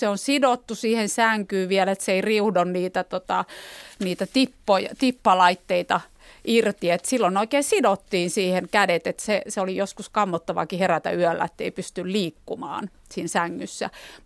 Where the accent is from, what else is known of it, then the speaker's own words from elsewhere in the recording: Rovaniemi, Lapland, Finland; also born or lived in Kajaani; me muutettiin siis sieltä Kajaanista sitten Rovaniemelle, ja Rovaniemen lastensairaala tuli kyllä hyvin tutuksi paikaksi minulle pienestä pitäen